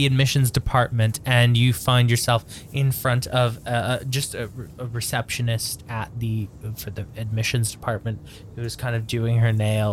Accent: California, United States; I'm from California.

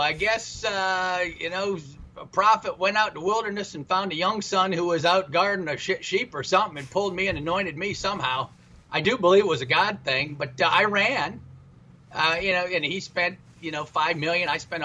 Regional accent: Midwest, United States; It's nothing I learned growing up in the Midwest.

